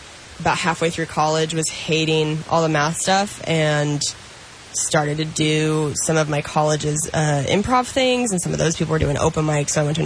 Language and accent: English; Spokane, Washington, United States; I'm from Spokane, so the eastern, more methy part of the state.